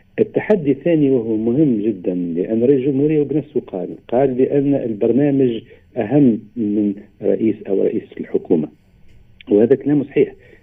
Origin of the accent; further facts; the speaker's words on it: Tunisia; شوف يعني كتونسي وكمتابع للشأن الوطني